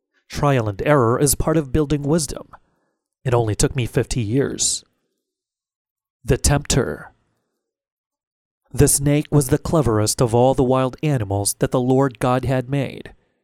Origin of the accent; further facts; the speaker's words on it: Bible Belt, United States; While growing up in America's Bible Belt, I knew that there are all varieties of forbidden fruit.